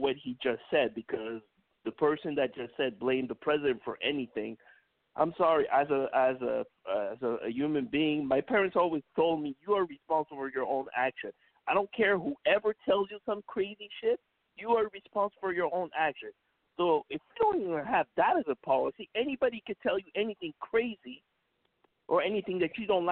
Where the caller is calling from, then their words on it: Canada; Well, I'm calling all the way from Canada and everything, but I have family.